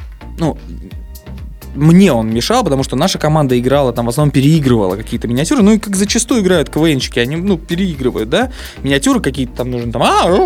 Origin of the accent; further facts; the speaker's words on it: Mariupol, Donetsk Oblast, Ukraine; А там очень много, в Мариуполе даже, в моем родном городе, очень много талантливых ребят